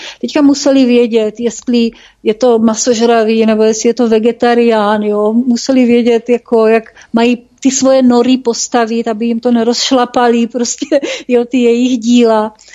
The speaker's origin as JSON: {"language": "Czech", "region": "Moravia", "country": "Czechia", "said": "protože já jsem Čech, jsem Češka teda, vlastně Moravanka"}